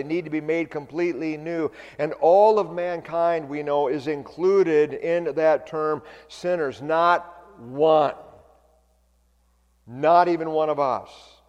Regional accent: California, United States; years ago that I learned that they're called bone yards here in California, or in Michigan as well. We came from California.

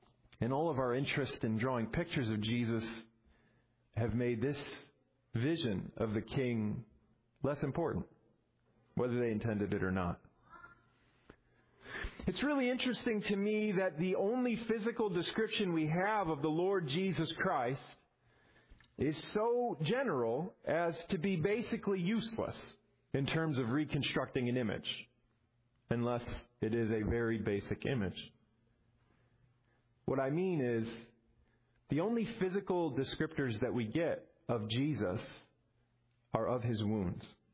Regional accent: Midwest, United States; Growing up in the Midwest, I loved thunderstorms.

